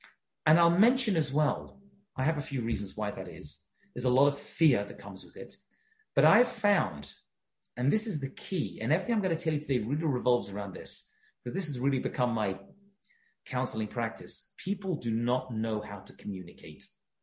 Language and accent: English; United Kingdom; I'm from Britain originally